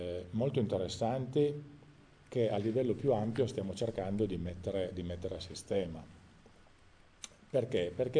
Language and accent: Italian; Settimo Torinese, Piedmont, Italy; io sono di Settimo Torinese